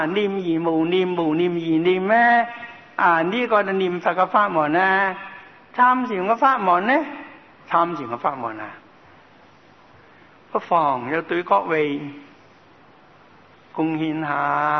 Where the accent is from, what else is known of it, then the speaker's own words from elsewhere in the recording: Guangdong, China; 他是湖南话，我是广东人，广东人唔懂湖南话。